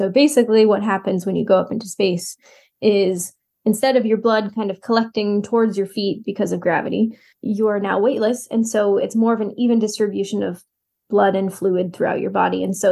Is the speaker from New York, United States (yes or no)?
no; Boston, Massachusetts, United States; I grew up in Boston, so we had like WGBH and everything.